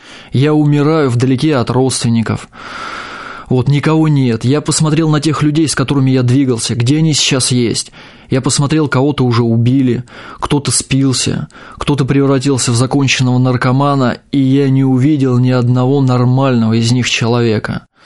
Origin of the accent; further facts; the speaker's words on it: Tambov Oblast, Russia; как уже сказали, я родом из Тамбовской области. Вот родился в поселке городского типа, там серьезная преступность была на высоком уровне.